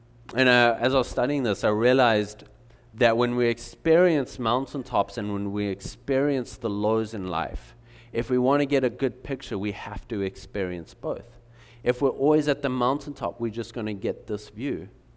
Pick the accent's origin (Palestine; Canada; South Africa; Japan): South Africa; now in United States; I realized, like, we grew up in South Africa watching movies, like American movies and American music. So I was like, I know America. And then I moved here